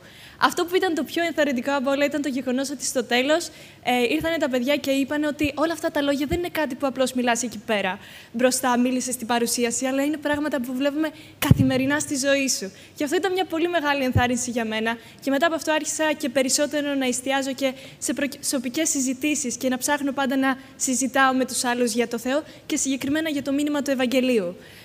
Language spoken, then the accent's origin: Greek; Athens, Attica, Greece; now in Thessaloniki, Greece; Είμαι από την Αθήνα. Είμαι 21 και ήρθα στη Θεσσαλονίκη πριν περίπου ένα χρόνο. Μεγάλωσα σε μια χριστιανική οικογένεια και σε μια εκκλησία εκεί πέρα